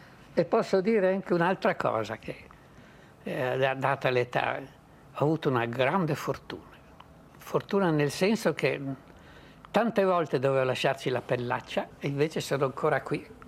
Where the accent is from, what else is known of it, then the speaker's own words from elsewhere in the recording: Palmanova, Friuli-Venezia Giulia, Italy; born there; io sono nato a Palmanova, però mia madre era di Cividale, quindi io andavo spesso a Cividale, più vicino alle montagne.